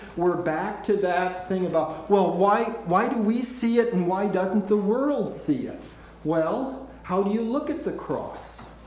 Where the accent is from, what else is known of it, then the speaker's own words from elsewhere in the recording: Canada; as a Canadian